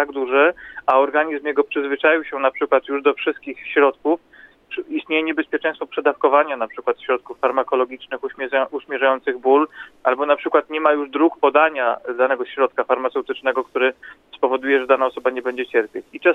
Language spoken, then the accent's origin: Polish; Łódź, Łódź Voivodeship, Poland; w Łodzi, na terenie której mieszkam od urodzenia